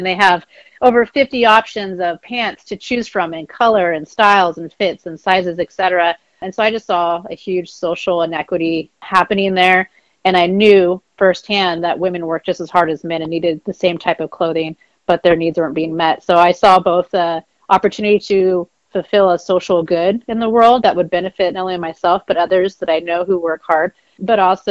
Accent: California, United States; also born or lived in Iowa; I was born in Iowa. My family did move to California, though, when I was five. But I still had the opportunity to go back to our family's farm over the summers and help out.

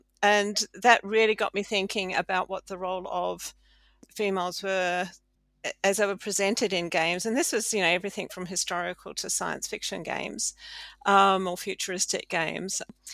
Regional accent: United Kingdom; I'm a Westerner, a dual citizen, I'm British and Australian

